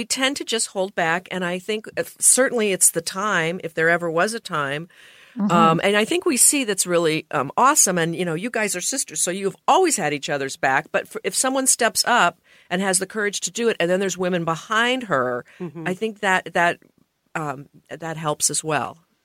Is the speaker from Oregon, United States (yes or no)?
yes; Portland, Oregon, United States; But when I did my first book reading at Powell's in my hometown of Portland